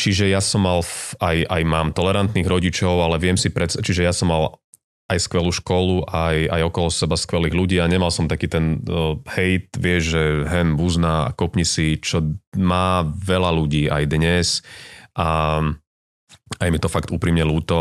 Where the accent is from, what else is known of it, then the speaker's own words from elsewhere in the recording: Žilina Region, Slovakia; A my sme vyrastali, my sme sa normálne po lese naháňali, ja teda som pôvodne z Oravy